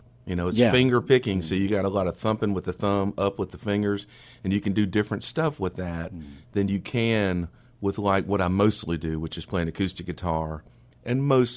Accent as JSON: {"language": "English", "region": "the South", "country": "United States", "tie": "born or raised there", "said": "And you know, growing up in the South, it's real easy to be stoic, not show emotions."}